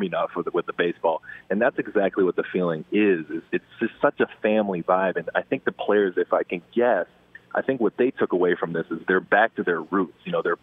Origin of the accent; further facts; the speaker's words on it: Japan; as you know, I was born and raised in Japan, and I played baseball back in Japan.